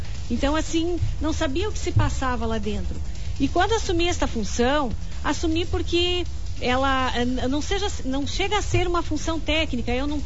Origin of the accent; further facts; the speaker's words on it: Francisco Beltrão, Paraná, Brazil; eu sou de Francisco Beltrão, nasci aqui, minha família é daqui, cresci nesta cidade